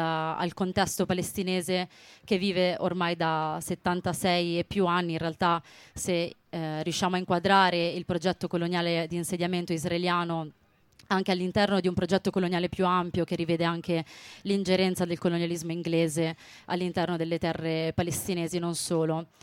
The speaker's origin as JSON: {"language": "Italian", "town": "Milan", "region": "Lombardy", "country": "Italy", "said": "faccio parte dei giovani palestinesi d'Italia e, come potete capire dall'accento, vengo da Milano"}